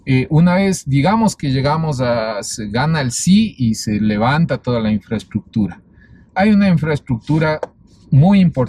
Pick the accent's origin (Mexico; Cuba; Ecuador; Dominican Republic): Ecuador; Lo peor que nos podría pasar como ecuatoriano, que amo la naturaleza, yo amo la naturaleza